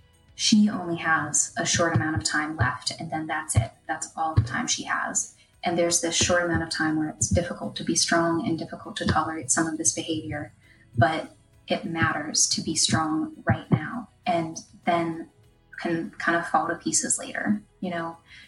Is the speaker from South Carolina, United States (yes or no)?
no; Pittsburgh, Pennsylvania, United States; I'm from Pittsburgh, Pennsylvania.